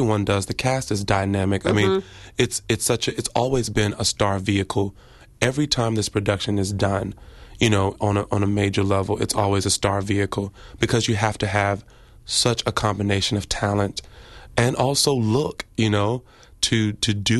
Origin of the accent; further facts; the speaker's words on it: Houston, Texas, United States; now in New York, United States; I'm from Houston, Texas.